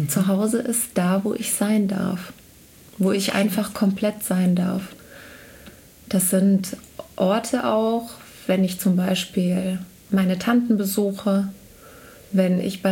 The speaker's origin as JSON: {"language": "German", "town": "Malsfeld", "region": "Hesse", "country": "Germany", "said": "Ich komme aus Nordhessen, aus dem wunderschönen kleinen Ort Malsfeld."}